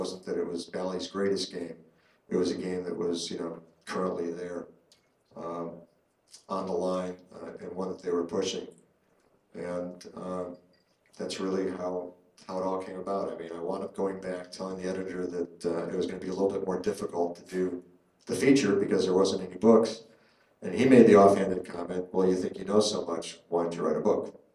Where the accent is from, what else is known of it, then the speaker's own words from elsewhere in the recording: Chicago, Illinois, United States; I mean, I grew up in Chicago, I didn't know these companies were there.